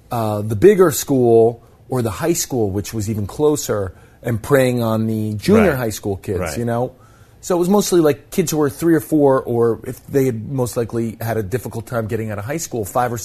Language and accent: English; Manhattan, New York, United States; No, I grew up in Manhattan.